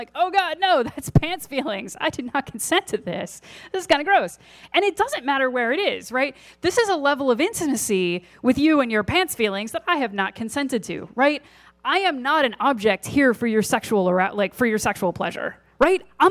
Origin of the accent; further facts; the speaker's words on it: Missouri, United States; I'm originally from Missouri, from a very conservative and religious family. Most of my family are Missouri Synod Lutherans.